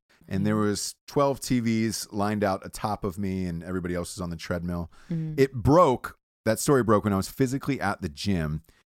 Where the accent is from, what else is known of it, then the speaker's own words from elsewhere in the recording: the South, United States; For me, growing up in the South, it was Bud.